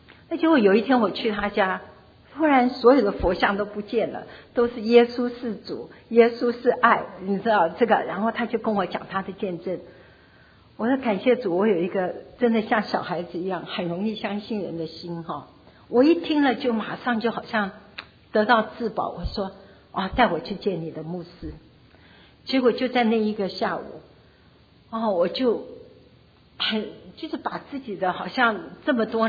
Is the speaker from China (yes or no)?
no; Taiwan; now in United States; 我是从台湾来